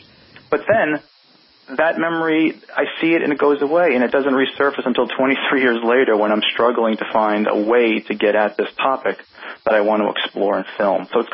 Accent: Massachusetts, United States; It was in 1986. I was 16 years old, living just outside of Boston in my hometown.

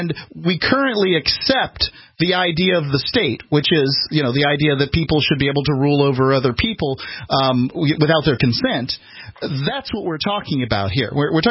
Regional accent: Florida, United States; You can tell I'm from Florida.

